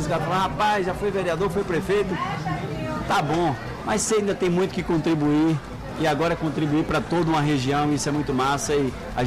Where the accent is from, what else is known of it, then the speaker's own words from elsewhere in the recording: Feira de Santana, Bahia, Brazil; ele foi na minha terra, lá em Feira de Santana